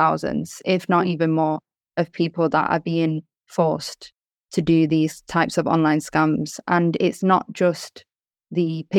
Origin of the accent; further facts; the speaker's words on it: United Kingdom; I am British Italian. I was born and raised in the UK. Half my family's from Italy.